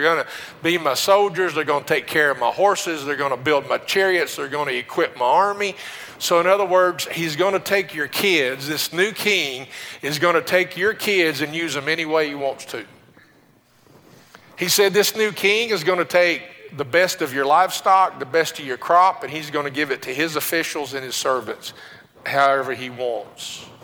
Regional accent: Decatur, Illinois, United States; born there; also born or lived in Maryville, Tennessee; I remember I was born in Illinois, Decatur, Illinois, and we lived in East Tennessee in Maryville, which is south of Knoxville.

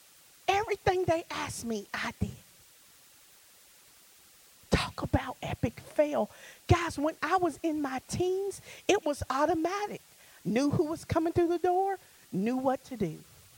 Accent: Louisville, Kentucky, United States; I grew up in Louisville, Kentucky. Had two brothers and two sisters.

